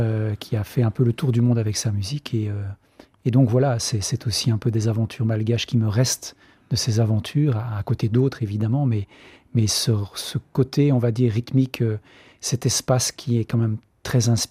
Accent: Belgium; je suis belge. J'adore la France. Des racines normandes aussi, donc on est régulièrement avec la famille en Normandie

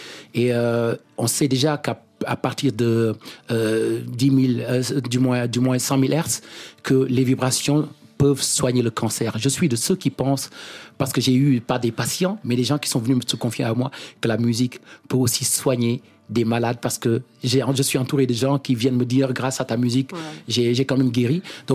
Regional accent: Senegal; je suis sénégalais, je suis africain. Et partout où je vais, je voyage avec mon village dans la tête.

